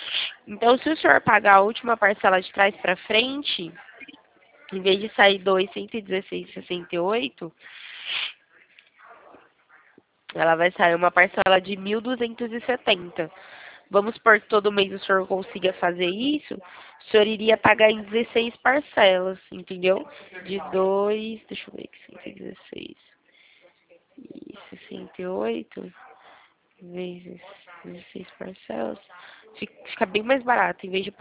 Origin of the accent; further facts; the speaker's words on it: São Paulo, Brazil; eu sou aqui do estado de São Paulo